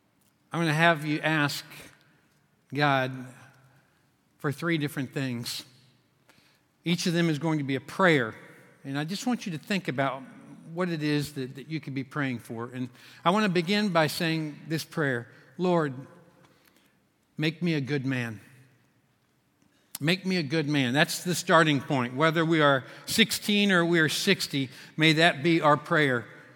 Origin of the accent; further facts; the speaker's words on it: Kentucky, United States; I have a different accent than Reese has. I am from Kentucky. Kentucky is a very different place.